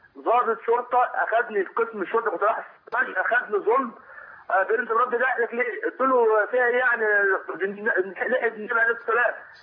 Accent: Mokattam, Cairo Governorate, Egypt; من المقطم.

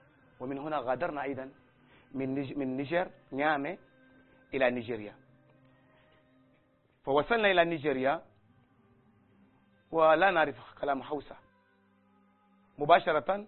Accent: Senegal; أنتم من وين نحن من السنغال

